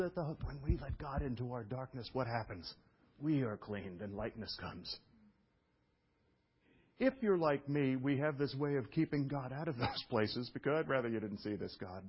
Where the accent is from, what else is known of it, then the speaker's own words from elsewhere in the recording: Brooklyn, New York, United States; I don't know. I'm from Brooklyn, but I've actually heard this before.